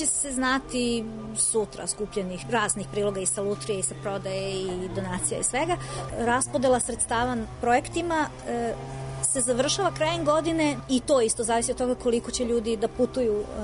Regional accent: Sweden; Serbian is a second language; now in Belgrade, Serbia; ja sam Beograđanka sa, ne, ja sam Šveđanka sa Banovog Brda.

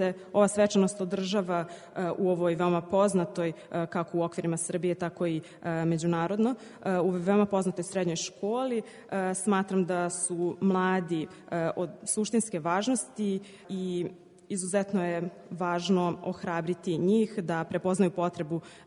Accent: Italy; Serbian is a second language; ja sam Italijan

